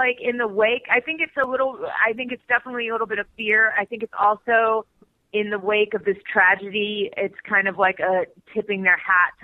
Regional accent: New York, United States; I'm a New Yorker, so of course 9/11 hit home, right?

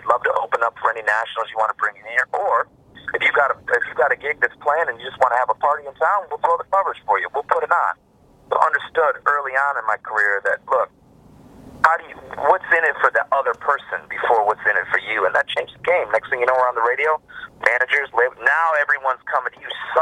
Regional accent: Midwest, United States; Because when we were growing up in the Midwest, that's what we had, man.

